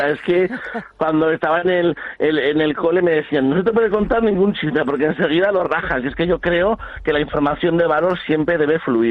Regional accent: Altsasu, Navarre, Spain; Yo soy de Altsasu, que todo el mundo lo sabe

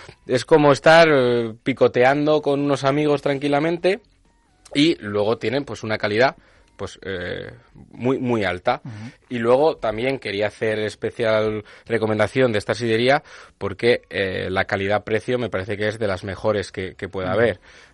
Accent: Basque Country, Spain; algo que nos gusta a mucho a los que somos del País Vasco son las sidrerías

